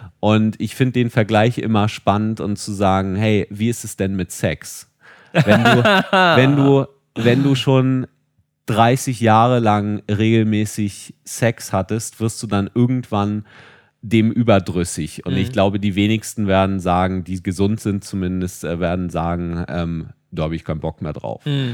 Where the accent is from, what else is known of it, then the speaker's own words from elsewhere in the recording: Kiel, Schleswig-Holstein, Germany; born there; komm gebürtig aus Kiel